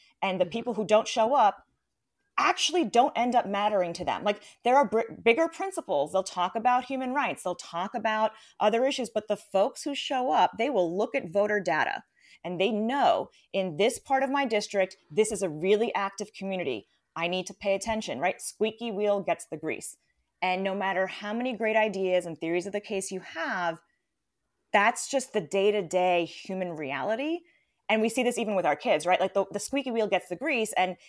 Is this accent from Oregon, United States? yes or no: no; New York, United States; I grew up in New York, came here for an internship.